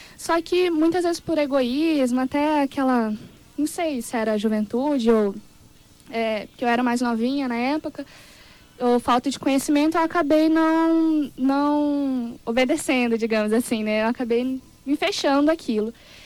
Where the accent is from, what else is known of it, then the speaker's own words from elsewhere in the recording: Maringá, Paraná, Brazil; now in Dourados, Brazil; Sou de Maringá, Paraná.